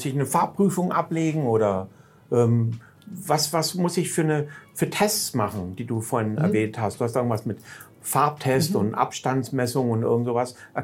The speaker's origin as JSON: {"language": "German", "country": "Germany", "lives_now": "Thailand", "said": "muss ich mir einen Helm aus Deutschland mitbringen, aus meiner Heimat mitbringen oder gibt es hier in Thailand gute Helme?"}